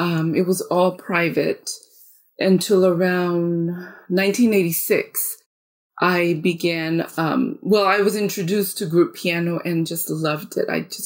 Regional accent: Costa Rica; now in Texas, United States; So I'm originally from Costa Rica, Central America, but I have lived here in Texas, United States, for the last 30 plus years, maybe 36, 37. I live in a small town south of Fort Worth, the DFW area.

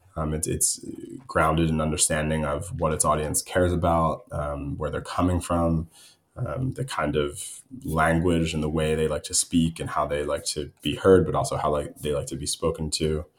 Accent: Narrowtown, Pennsylvania, United States; I grew up outside of Philadelphia, a place called Narrowtown, so kind of an old mill town just on the outskirts of the city.

